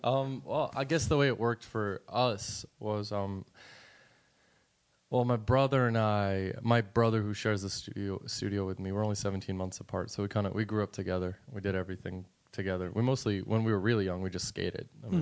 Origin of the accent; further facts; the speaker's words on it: New York, United States; I'm not knocking growing up in New York at all, dude. I'm blessed to have grown up here.